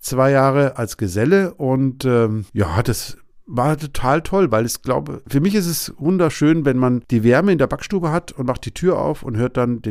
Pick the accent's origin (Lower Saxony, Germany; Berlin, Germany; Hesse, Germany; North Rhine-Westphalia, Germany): Hesse, Germany; Marburg; moved away as an adult; now in Bavaria, Germany; ich bin ein gebürtiger Hesse. Ich komme gebürtig aus Marburg an der Lahn. Das liegt zwischen Gießen und Kassel, ist eine Universitätsstadt. Und dort bin ich groß geworden bis zum 19. Lebensjahr.